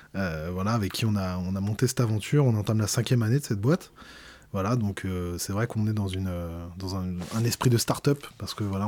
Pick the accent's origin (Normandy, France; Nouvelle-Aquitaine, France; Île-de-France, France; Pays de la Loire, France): Île-de-France, France; Champigny-sur-Marne; Enfin, je suis de la région parisienne. Moi, j'ai grandi en fait à Champigny-sur-Marne, dans le Val-de-Marne. Voilà, en banlieue